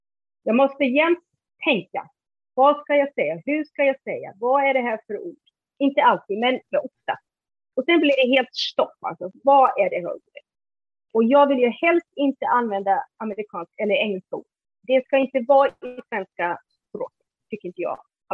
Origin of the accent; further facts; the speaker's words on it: Iceland; now in Sweden; Innan dess när jag var liten på Island då ville jag ha motorcykel.